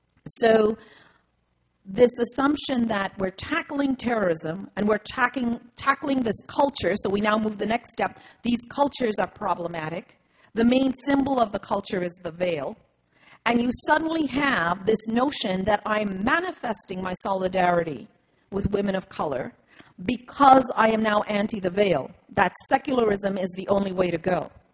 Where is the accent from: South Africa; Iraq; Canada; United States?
Canada; But as a black person, and I mean not just as a Canadian